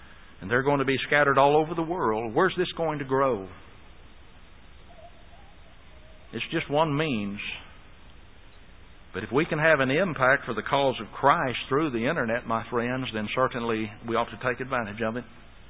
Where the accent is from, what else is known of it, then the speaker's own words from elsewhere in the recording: Oklahoma, United States; just as there was and is in my home state of Oklahoma.